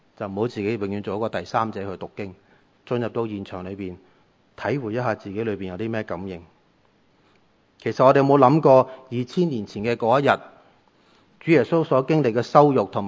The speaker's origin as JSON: {"language": "Chinese", "country": "Hong Kong"}